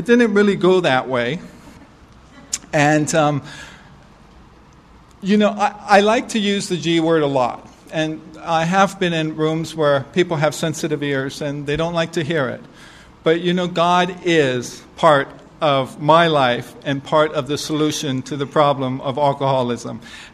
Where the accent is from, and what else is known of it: Hawaii, United States; born or raised there